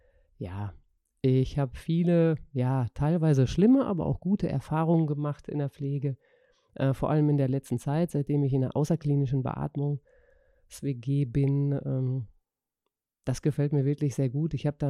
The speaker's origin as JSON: {"language": "German", "region": "North Rhine-Westphalia", "country": "Germany", "said": "Ja, ich bin aus Nordrhein-Westfalen, aus dem schönen Sauerland."}